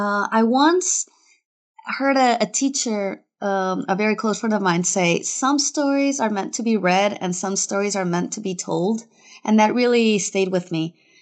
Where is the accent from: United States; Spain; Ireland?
Spain; first language Spanish; English is a second language; I am bilingual from birth because I was raised by an American mother and a Spanish father. But I grew up in Spain, so my strongest language is Spanish, for sure. That's my community language.